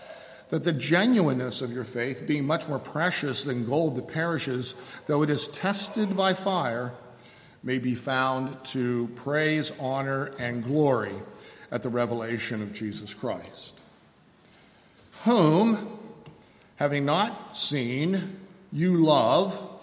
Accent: Missouri, United States; I'm from Missouri. Well, not really. I was born in Bellevue. But I like the state motto.

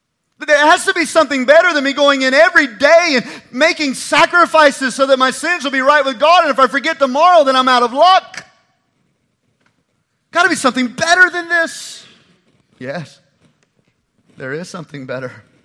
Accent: North Carolina, United States; accent: Gaston County; I grew up in country churches, I guess. That was my Gaston County accent, by the way. That's how we sing over in Gaston County.

